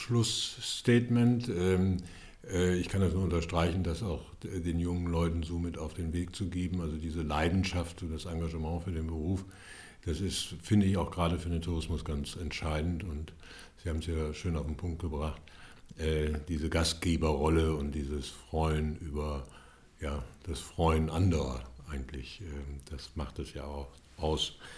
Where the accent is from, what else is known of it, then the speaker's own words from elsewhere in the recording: Berlin, Germany; now in Hamburg, Germany; Also ich komme aus Berlin und bin dann nach Winterhude gezogen, also insofern habe ich da eine ganz besondere Verbindung dazu